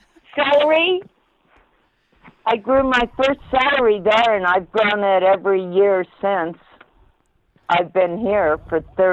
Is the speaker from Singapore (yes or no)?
no; Arlington, Virginia, United States; also born or lived in Staten Island / San Pedro; Arlington, Virginia.